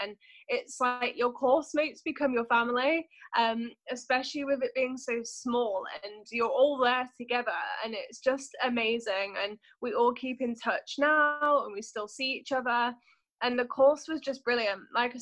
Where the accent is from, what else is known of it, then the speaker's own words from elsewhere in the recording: Yorkshire and the Humber, United Kingdom; also born or lived in Birmingham; I'm originally from Birmingham, but I literally lived in Birmingham for a few years once I was born, and then Yorkshire's been where I've always been placed.